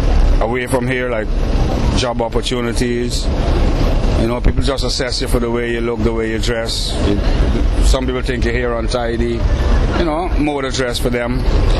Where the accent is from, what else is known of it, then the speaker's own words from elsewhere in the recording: London, United Kingdom; I'm just from South London, and I'm just a street vendor.